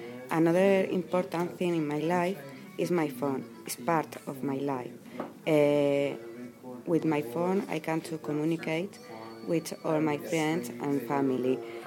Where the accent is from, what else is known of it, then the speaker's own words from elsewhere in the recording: Spain; English is a second language; now in Kuala Lumpur, Malaysia; I'm from Spain, and I love Spanish jam. I need to eat it. It's important for me. It remember me to Spain, and I love. Here in KL, it's expensive, but my mother can to send me a lot of jam from Spain.